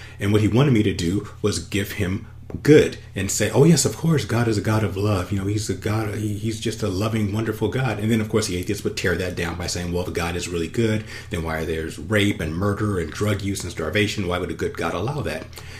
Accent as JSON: {"language": "English", "town": "Los Angeles", "region": "California", "country": "United States", "tie": "born or raised there", "said": "Now, I grew up in Los Angeles. My parents were big Laker fans"}